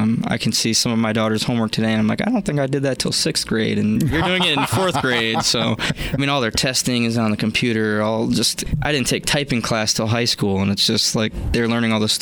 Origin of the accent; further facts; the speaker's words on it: Berrien Center, Michigan, United States; now in Berrien Springs, United States; Yeah, I was born in Berrien Center and been here my whole life, pretty much. I live in Berrien Springs.